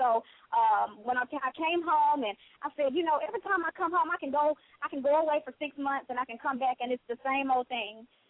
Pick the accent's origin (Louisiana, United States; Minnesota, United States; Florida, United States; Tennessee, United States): Tennessee, United States; Columbia; As I said before, I'm from Columbia, Tennessee.